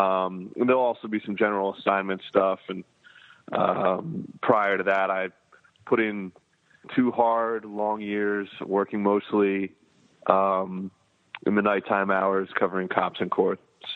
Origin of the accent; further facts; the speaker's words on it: Philadelphia, Pennsylvania, United States; now in Cincinnati, United States; I'm from Philadelphia originally. Hopefully people, your listeners, can forgive me for that. I've been in Cincinnati for about 26, 27 months now.